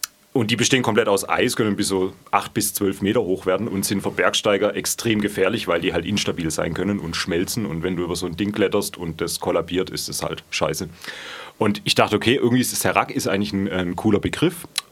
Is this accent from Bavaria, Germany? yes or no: no; Neuenstein, Baden-Württemberg, Germany; now in Odenwald, Germany; Ich komme ursprünglich aus Neuenstein, wohne mittlerweile im unteren Odenwald, da hat es mich hin verschlagen.